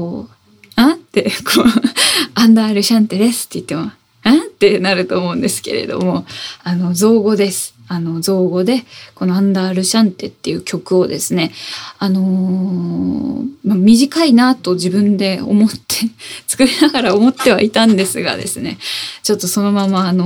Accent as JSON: {"language": "Japanese", "region": "Oita", "country": "Japan", "tie": "born or raised there", "said": "自分が生まれ育ったずっとお話をしておりますが、大分県の田舎のですね、田んぼの風景だったりとか"}